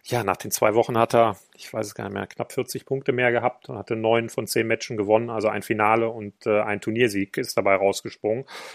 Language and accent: German; Düsseldorf, North Rhine-Westphalia, Germany; wir sind beide Düsseldorfer